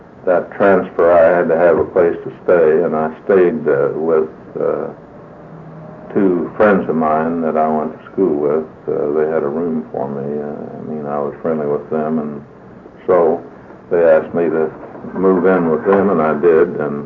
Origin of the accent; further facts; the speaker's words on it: Texas, United States; Well, I was born on January the 19th, 1911 in Texas, East Texas, and on a farm. And then I was raised on the farm, and that's at a place east of Dallas.